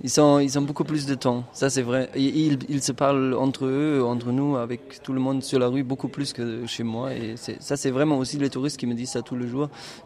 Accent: Saarland, Germany; accent: German; French is a second language; now in Toulon, France; C'est l'intonation allemande, la Sarre, je viens de la Sarre, et c'est là où on a rencontré et on a décidé de vivre dans le sud.

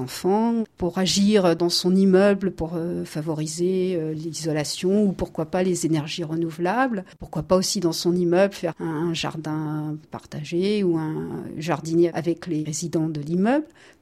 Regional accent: Paris, Île-de-France, France; Et oui, je suis parisienne, donc je connais un peu les problèmes de la ville.

